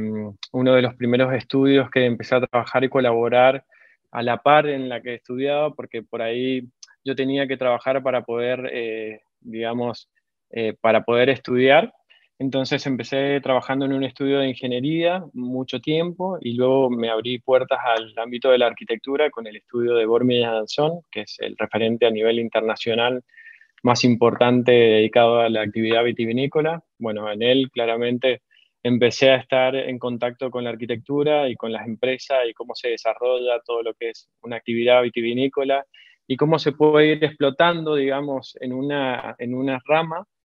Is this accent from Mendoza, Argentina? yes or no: yes; Mendoza, Argentina; como ya lo saben. Yo soy arquitecto argentino de la ciudad de Mendoza. La ciudad del sol y del buen vino es una de las grandes capitales del vino